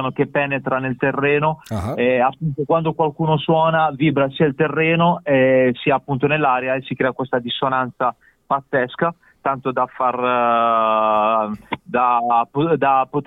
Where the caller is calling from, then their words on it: Gravina in Puglia, Apulia, Italy; noi parliamo dalla Fabbrica del Suono, che è il nostro contenitore, diciamo la nostra factory audiovisiva, locata in Gravina in Puglia, provincia di Bari.